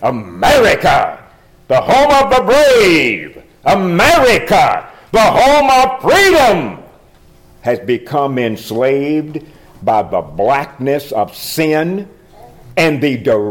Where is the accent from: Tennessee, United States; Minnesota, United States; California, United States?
Tennessee, United States; as a little country boy would, born and raised in Middle Tennessee, right on the Alabama line, on a little farm